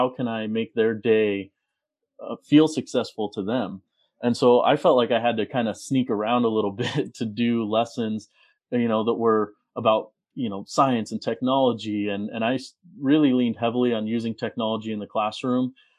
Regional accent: Wyoming, United States; growing up in Wyoming, and my dad is from Algeria, so you know, he immigrated over in the mid 70s.

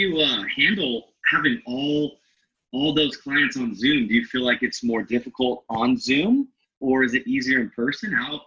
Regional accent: Scottsdale, Arizona, United States; I actually was I wasn't born in Scottsdale, but I was raised in Scottsdale. So I have a soft spot for Scottsdale, Arizona.

